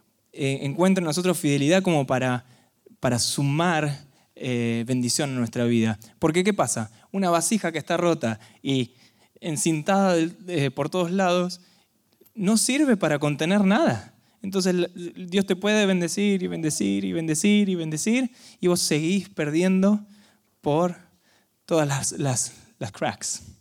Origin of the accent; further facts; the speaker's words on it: Argentina; porque somos muy, muy argentinos